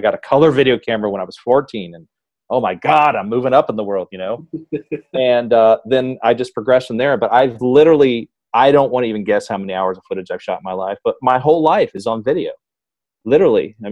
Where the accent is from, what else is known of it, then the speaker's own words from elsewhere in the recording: Springfield, Ohio, United States; also born or lived in Columbus; I was born in Columbus, Ohio. My family and I lived in Springfield, Ohio, until I was 4.